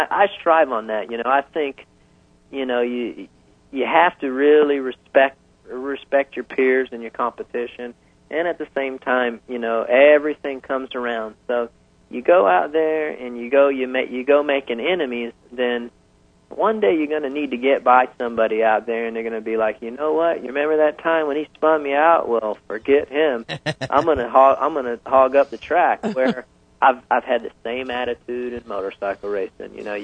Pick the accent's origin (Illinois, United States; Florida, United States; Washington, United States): Florida, United States; Tallahassee; I'm from Tallahassee.